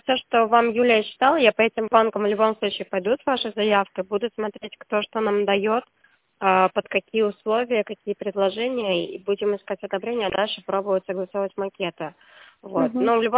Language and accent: Russian; Pskov, Pskov Oblast, Russia; Нет, мы из Пскова.